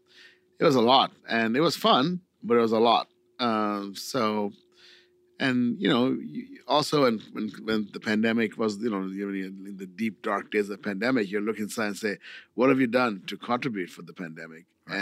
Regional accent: India; I'm from India

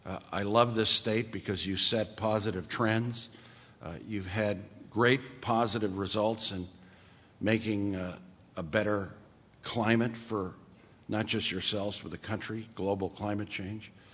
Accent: Mexico; I was raised in Mexico by a mother who only spoke Spanish to me. I was my father, when he spoke to me, spoke to me in English. Totally bicultural background.

